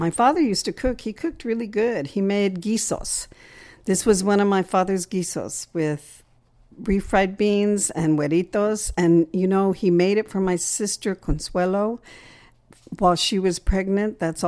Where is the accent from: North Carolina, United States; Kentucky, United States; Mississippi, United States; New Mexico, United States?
New Mexico, United States; Albuquerque; Yes, I grew up in Albuquerque with my sister, my only sister, just the two of us.